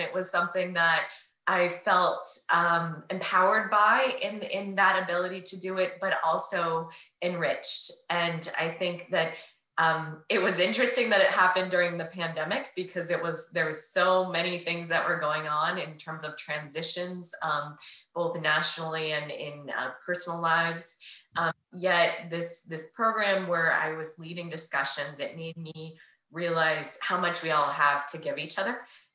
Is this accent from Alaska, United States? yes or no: yes; Fairbanks, Alaska, United States; in second grade, where I grew up in Fairbanks, Alaska, our elementary school were the Trailblazers.